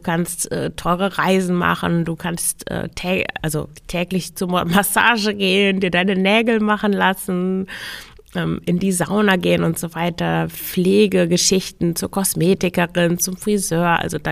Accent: Lower Saxony, Germany; Und ich komme aus dem Emsland und das Emsland war nach dem Krieg, das ist schon eine Weile her, aber war eine der ärmsten Regionen Deutschlands.

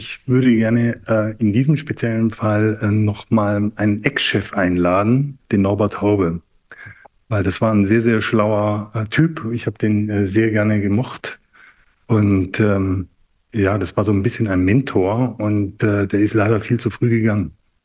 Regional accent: St. Georgen, Baden-Württemberg, Germany; born there; Also ich bin geboren im Schwarzwald, in St. Georgen.

